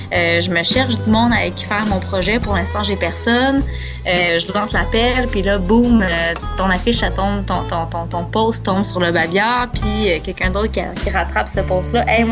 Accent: Montreal, Quebec, Canada; parce qu'on vient de la ville, on vient de Montréal

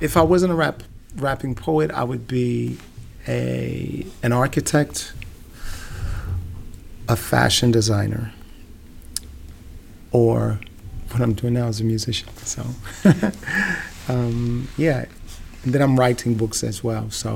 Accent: Trenton, New Jersey, United States; also born or lived in Kentucky, United States; I'm originally from a place called Trenton, New Jersey, in the United States of America. And I also lived in Kentucky in the U.S. as well for quite a while.

